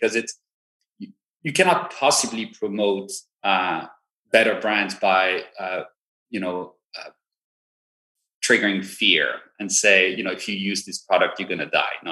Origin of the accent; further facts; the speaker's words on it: Paris, Île-de-France, France; now in United States; I was born and raised actually in Paris, and that's where I spent most of my childhood. I did spend a little bit of time in San Francisco actually when I was in kindergarten.